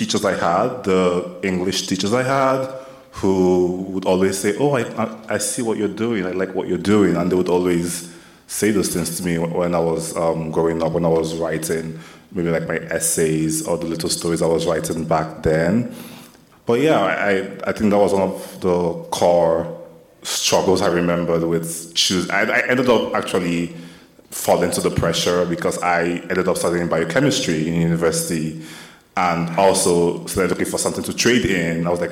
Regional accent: Onitsha, Anambra, Nigeria; I grew up in Onitsha, and Onitsha is a town in Nigeria that we have the largest market in West Africa.

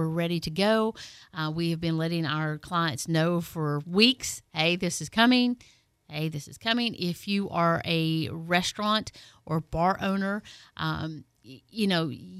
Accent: Tennessee, United States; some of the outreaches and floodings go up to my hometown in East Tennessee.

